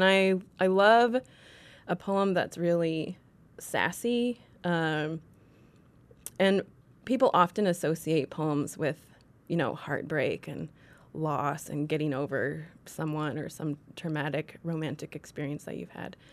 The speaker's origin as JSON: {"language": "English", "region": "Indiana", "country": "United States", "tie": "born or raised there", "said": "I grew up in Indiana too"}